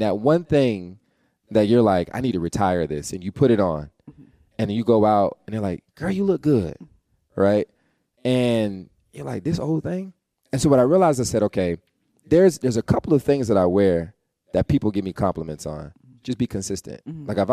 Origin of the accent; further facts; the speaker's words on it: the South, United States; One, black kid growing up in the South, working in politics